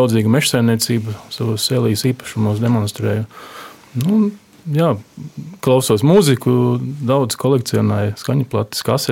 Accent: Cēsis, Cēsis Municipality, Latvia; es esmu no Cēsīm, dzīvojam kaimiņos, praktiski ar Pēteri.

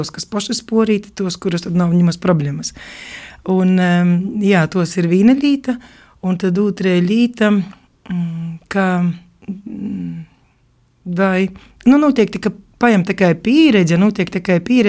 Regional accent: Krāslava, Krāslava Municipality, Latvia; Es esmu dzimusi Kroslavā un pirmo klasi es soku it Kroslavas pirmajā vidusskolā.

